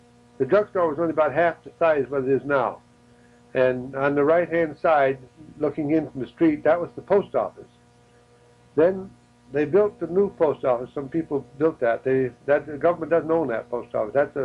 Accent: Lime Rock, Connecticut, United States; You see, when we were kids growing up in Lime Rock, my mother would go up to Bianchi store to buy the clothes for school.

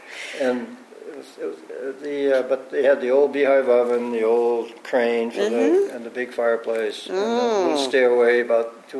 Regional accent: Keene, New Hampshire, United States; it reminded me exactly of where I grew up in Keene, New Hampshire.

